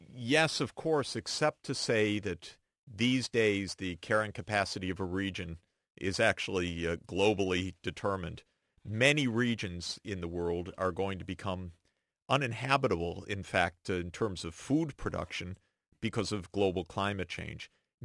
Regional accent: United States; I'm an American in a time when, in a lot of places in the world, Americans are not too welcomed.

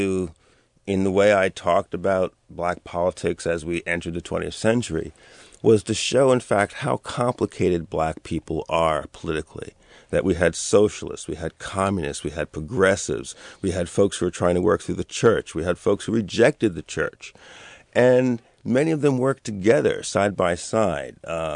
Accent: New York City, New York, United States; I grew up in Harlem.

